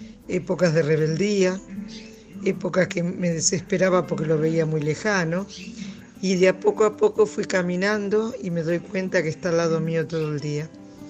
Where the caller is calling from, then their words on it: Mataderos, Buenos Aires, Argentina; de Mataderos.